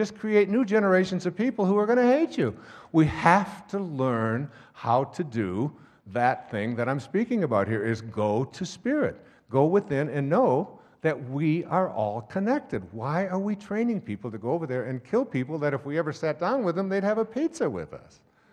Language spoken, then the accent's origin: English; Michigan, United States; I grew up in Michigan, and they come up and they're yellow